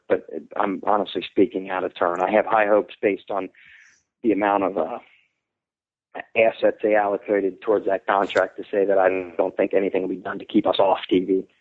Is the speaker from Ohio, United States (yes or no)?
yes; Cincinnati, Ohio, United States; I'm from Cincinnati.